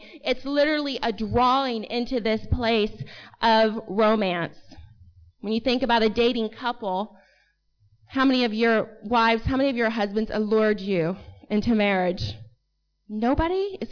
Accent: United States; As an American, I'm asking you to not lose your voice in this fight.

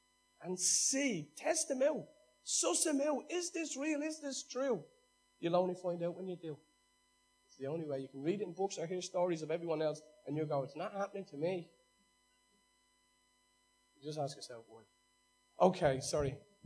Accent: Dolphin's Barn, Leinster, Ireland; You look in places like where I grew up in Dolphin's Barn

